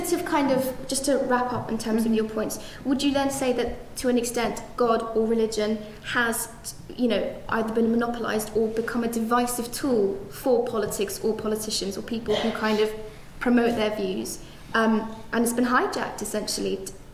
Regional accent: Kabul, Afghanistan; now in United Kingdom; I come from Afghanistan. I was born in Kabul.

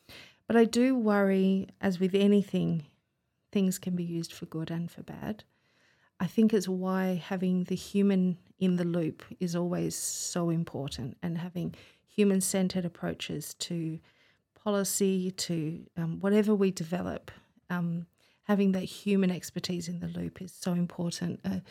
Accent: Australia; also born or lived in Manchester, United Kingdom; now in Oxford, United Kingdom; And... when I was one, my family emigrated to Australia for my dad's work. So we found ourselves in Australia. I did all my education in Australia, had a beautiful childhood

